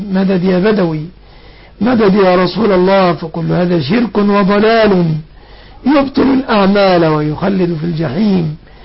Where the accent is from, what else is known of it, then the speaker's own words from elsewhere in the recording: Egypt; بلادنا مصر